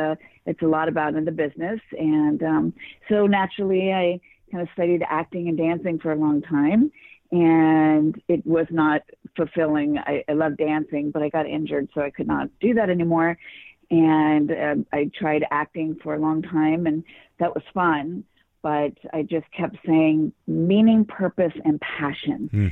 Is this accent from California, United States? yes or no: yes; Los Angeles, California, United States; And I grew up in Los Angeles.